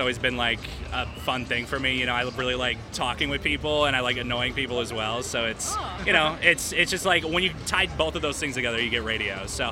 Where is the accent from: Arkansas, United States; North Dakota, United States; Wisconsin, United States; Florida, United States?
Wisconsin, United States; Honestly, since I grew up in Wisconsin, and I was surrounded with those people, I have to go to Wisconsin.